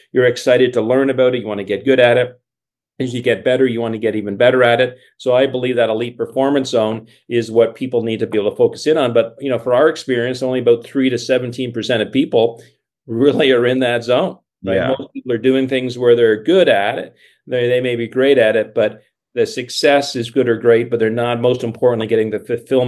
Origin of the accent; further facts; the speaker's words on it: Canada; So I'm a dual citizen. I was raised in Canada.